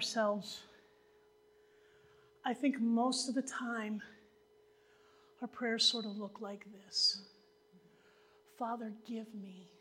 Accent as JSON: {"language": "English", "country": "United States", "said": "And I'm an American, doggone it, and I can afford some comfort."}